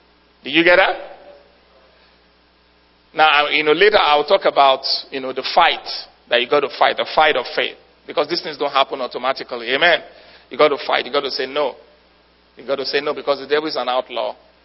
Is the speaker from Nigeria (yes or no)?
yes; Nigeria; first language Yoruba; English is a second language; In my native language, which is Yoruba, the word is very explicit.